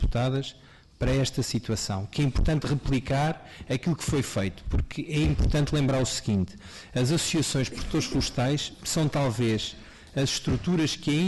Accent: Torres Novas, Santarém, Portugal; Eu sou de Torres Novas

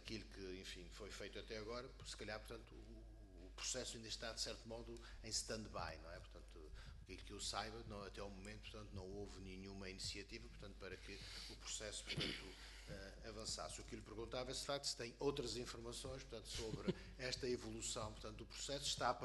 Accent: Azores, Portugal; fui eleito pelos Açores pelo Partido Socialista, sou terceirense

